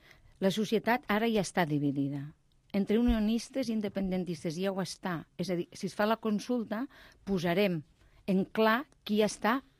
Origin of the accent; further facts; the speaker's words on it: Catalonia, Spain; O com nosaltres som poble català.